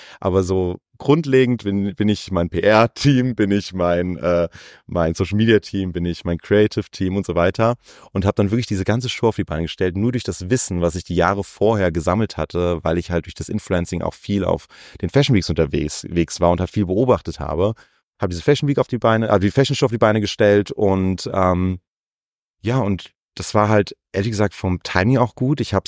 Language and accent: German; Frankfurt, Hesse, Germany; Ich habe immer drumherum gewohnt, bin aber immer in Frankfurt zur Schule gegangen, war im Kinderchor der Oper Frankfurt. Also ich sage immer, ich bin eigentlich in Frankfurt groß geworden.